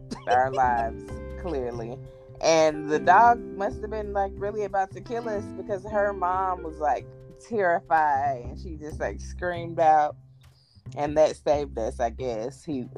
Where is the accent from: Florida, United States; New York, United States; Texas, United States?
Florida, United States; Fort Lauderdale; born there; I was still living in Florida. If you don't know, I was born in Florida, Fort Lauderdale.